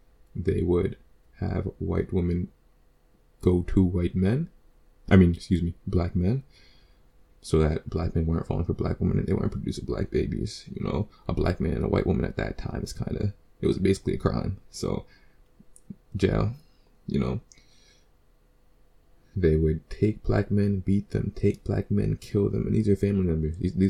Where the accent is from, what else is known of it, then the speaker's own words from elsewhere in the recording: New York, United States; I mean, I'm from New York, so let's just talk about New York.